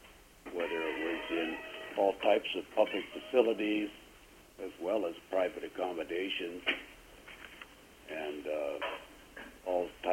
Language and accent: English; Juneau, Alaska, United States; I am from Juneau.